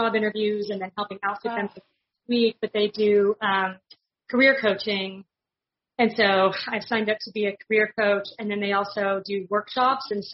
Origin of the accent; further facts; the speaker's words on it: Long Beach, California, United States; I'm from Long Beach, California.